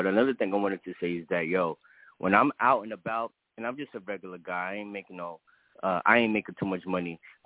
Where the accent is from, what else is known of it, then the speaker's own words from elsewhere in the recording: New York, United States; I'm from New York, yo.